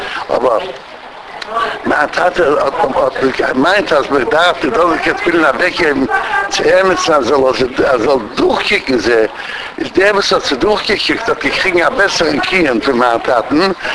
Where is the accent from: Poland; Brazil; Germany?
Poland; Warsaw, Masovian Voivodeship; German is a second language; moved away as an adult; Ich bin geboren in Warschau in 1918, dem 11. November. Ich habe gewohnt in derselben Stiebe, welch ich bin rausgegangen am 7. September 1939.